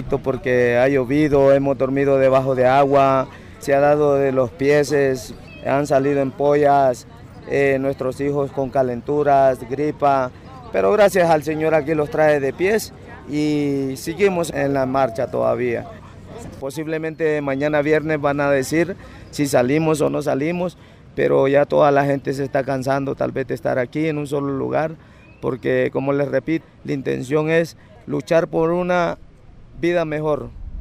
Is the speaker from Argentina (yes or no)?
no; Guatemala; con eso venimos desde Guatemala